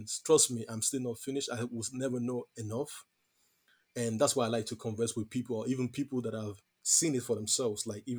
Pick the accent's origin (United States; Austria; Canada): Austria; also born or lived in Nigeria; I mainly grew up in Austria. You know, obviously, I had bits and bobs growing up in Nigeria, but I mainly grew up in Austria. And being a Nigerian